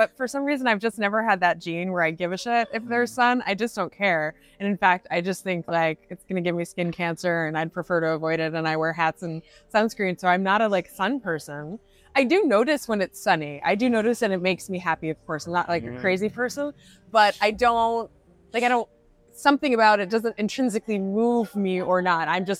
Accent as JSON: {"language": "English", "region": "Florida", "country": "United States", "lives_now": "Frankfurt, Germany", "said": "Yeah, we come from Florida. I'm good on sun."}